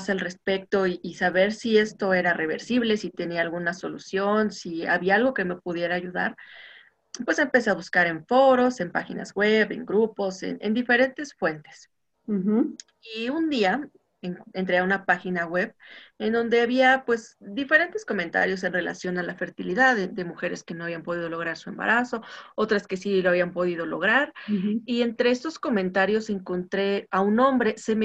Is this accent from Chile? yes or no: no; Mexico; yo soy mexicana y soy licenciada en Psicología Social.